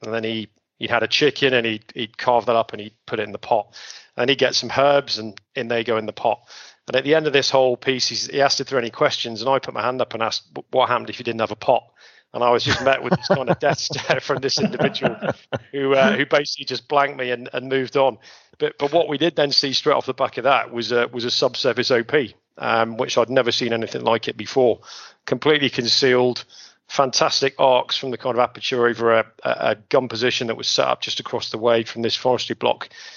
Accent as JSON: {"language": "English", "town": "Liverpool", "region": "North West England", "country": "United Kingdom", "accent": "Scouse", "said": "as you can tell from my broad Scouse accent, I'm a Scouser by background."}